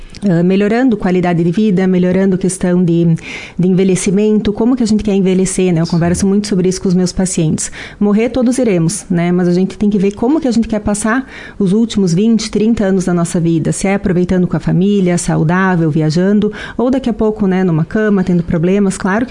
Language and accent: Portuguese; Marau, Rio Grande do Sul, Brazil; also born or lived in Caxias do Sul / Rio de Janeiro; Sim, sou nascida em Marau, criada em Marau, minha família mora aqui já há muitos anos e eu fiz minha faculdade em Caxias do Sul